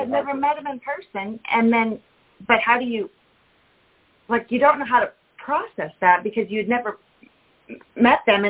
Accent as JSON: {"language": "English", "region": "California", "country": "United States", "said": "And I'd be like, no, I'm from Orange County."}